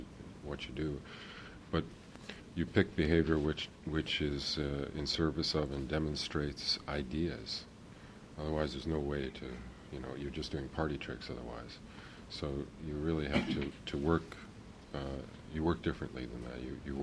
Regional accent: Chicago, Illinois, United States; now in West Coast, United States; I grew up in Chicago, but I've been 25 years on the West Coast among a very different tribe.

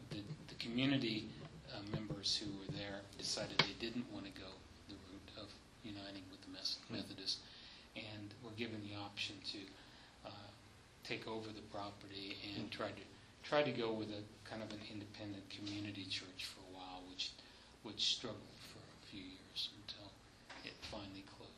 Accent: Ottawa, Kansas, United States; also born or lived in Franklin, Kansas; Yeah, I grew up, I was born in Franklin, Kansas, and grew up in Ottawa, actually, and grew up in a little community called Peoria.

